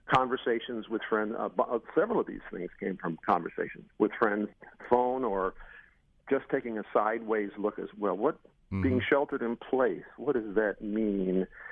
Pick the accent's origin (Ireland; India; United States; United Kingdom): United Kingdom; Liverpool, North West England; I come from Liverpool.